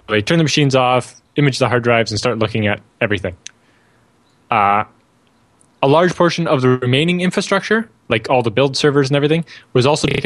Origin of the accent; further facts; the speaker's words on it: Canada; But I'm Canadian.